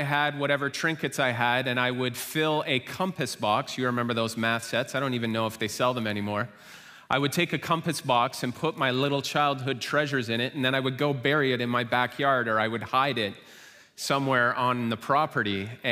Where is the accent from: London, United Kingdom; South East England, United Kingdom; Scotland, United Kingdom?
London, United Kingdom; Tottenham; When I was a child growing up in Tottenham, my home backed on a conservation area, so I had farm fields to look out upon.